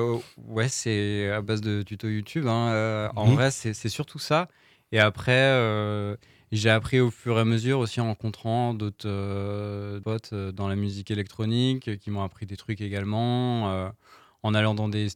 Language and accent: French; Malicorne, Pays de la Loire, France; also born or lived in Le Mans; parce que je suis natif du Mans, mais j'ai grandi à Malicorne.